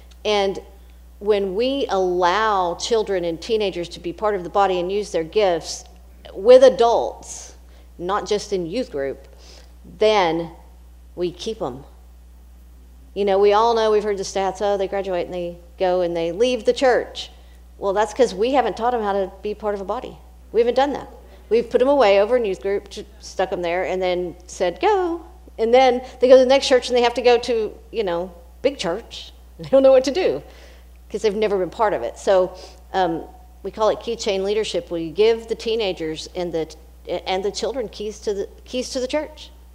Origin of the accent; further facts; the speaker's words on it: Texas, United States; now in Indianapolis, United States; So I came from West Texas, close to El Paso. When I say close, I mean 3 hours from El Paso.